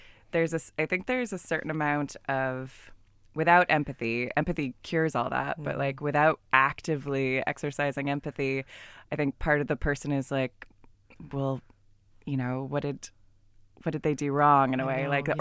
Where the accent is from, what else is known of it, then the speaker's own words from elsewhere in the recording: California, United States; or I'm from California, which I think even more so, everyone's like, everything's fine.